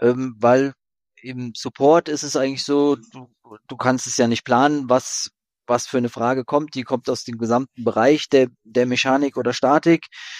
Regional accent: Rhineland-Palatinate, Germany; schon 1936 hat mein Urgroßvater eine Schreinerei bei uns zu Hause im Westerwald gegründet

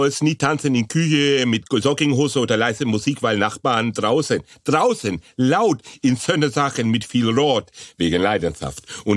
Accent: Greece; German is a second language; Also in meine Heimat, in Griechenland.

